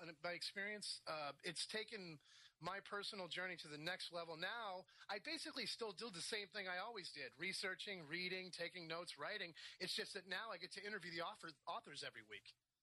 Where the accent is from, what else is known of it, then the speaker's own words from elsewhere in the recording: New England, United States; Growing up in the American Northeast colonial New England town, you know, little white picket fences and stuff